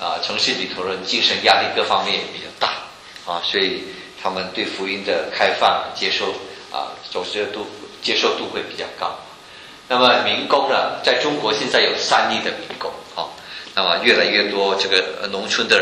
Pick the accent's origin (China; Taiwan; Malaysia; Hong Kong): Malaysia; 我在马来西亚成长，我们就知道马来西亚是一个回教化国家